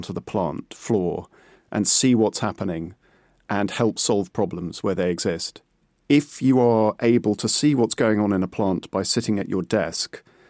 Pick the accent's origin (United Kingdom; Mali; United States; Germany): United Kingdom; I mean, I'm British, so I don't have emotional reactions, as you know.